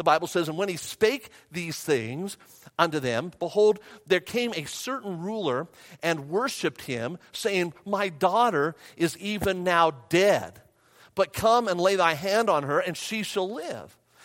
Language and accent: English; Las Vegas, Nevada, United States; Well, I said, I'm not from around here. I'm from Las Vegas, Nevada. I was in North Carolina at the time.